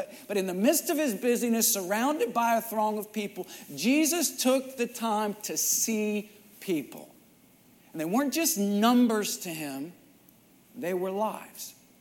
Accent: Midland, Texas, United States; I grew up in Midland, Odessa, and there were still a lot of people out there. I think in Midland, there's about 100,000 folks.

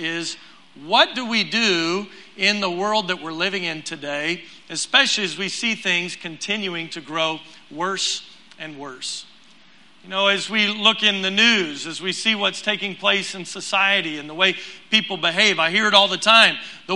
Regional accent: Houston, Texas, United States; I was born and raised in Houston

